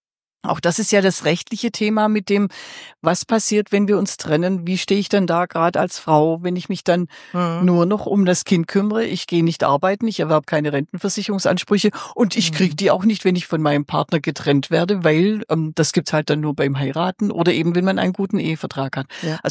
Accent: Baden-Württemberg, Germany; ich bin ja Schwäbin

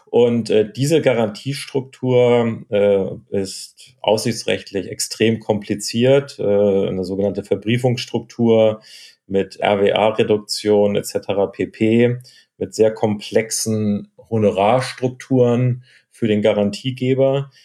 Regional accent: Hamburg, Germany; wieder in Hamburg, meiner Heimatstadt, zu arbeiten.

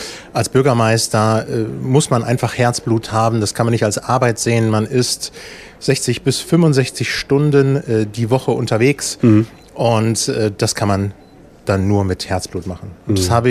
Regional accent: North Rhine-Westphalia, Germany; Ich komme aus dem Ruhrgebiet, aus Nordrhein-Westfalen und bin jetzt seit knapp 8 Jahren im schönen Schwabenland.

